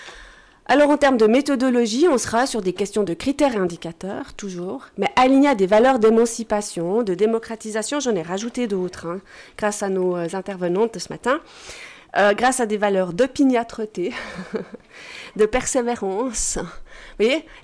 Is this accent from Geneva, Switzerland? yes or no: no; Vaud, Switzerland; je suis genevoise, je suis suisse. J'ai même expliqué hier soir que je n'étais même pas genevoise, j'étais vaudoise.